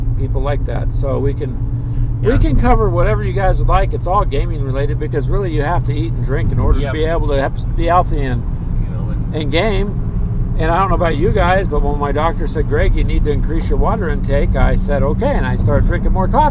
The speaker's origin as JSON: {"language": "English", "country": "United States", "said": "Sorry, sir, I'm American, so is that miles?"}